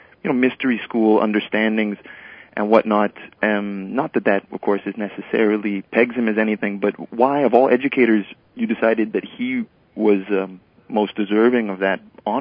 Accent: Montreal, Quebec, Canada; I'm from Montreal.

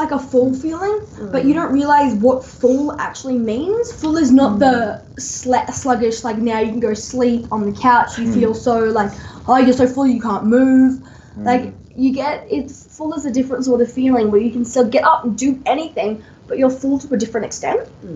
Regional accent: Sydney, New South Wales, Australia; because I'm from Sydney, I go to a lot of the animal activism rallies that around town hall

